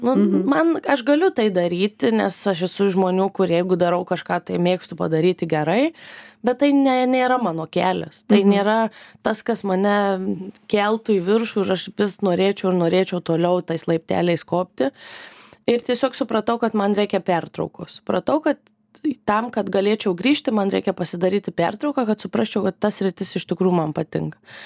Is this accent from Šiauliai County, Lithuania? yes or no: no; Marijampolė, Marijampolė County, Lithuania; moved away as an adult; now in Vilnius, Lithuania; Marijampolė, kadangi esu iš Marijampolės